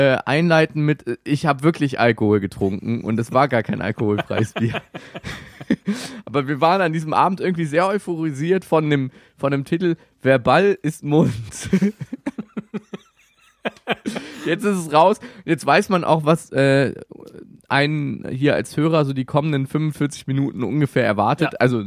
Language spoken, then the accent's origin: German; North Rhine-Westphalia, Germany; ich komme aus dem Rheinland, ja.